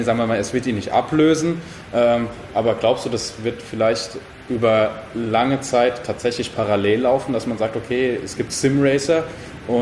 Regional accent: Odenwald, Germany; Bei uns im Odenwald ging es bergab und vorne war ein Wald.

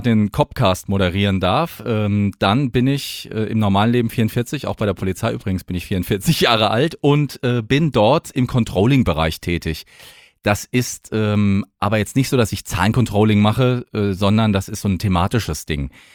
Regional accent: Mannheim, Baden-Württemberg, Germany; born there; now in Hesse; ich komme ja gebürtig gar nicht aus dem Hessenland, muss ich jetzt an der Stelle mal sagen. Ich bin ja gebürtiger Monnemer

